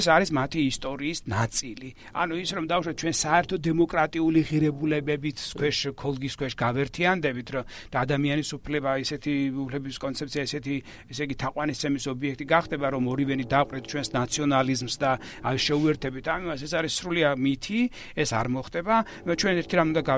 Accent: Samegrelo-Zemo Svaneti, Georgia; მეზობელი კუთხიდან ვარ სამეგრელოდან. ჩვენ ვარ წარმოშობილი

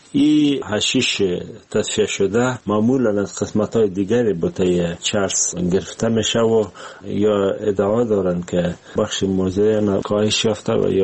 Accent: Afghanistan; وقتی که میشنون که ما از افغانستان اومدیم

